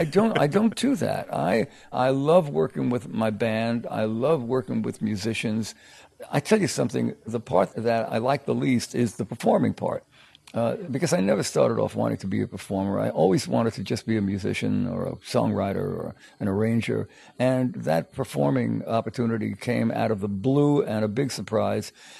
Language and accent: English; New York, United States; I come from New York, and before the performing and record career hit, I was in the pits of all the Broadway theaters.